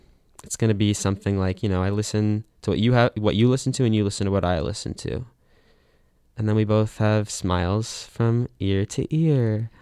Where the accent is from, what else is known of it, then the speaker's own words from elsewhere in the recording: United States; Sorry, I'm American.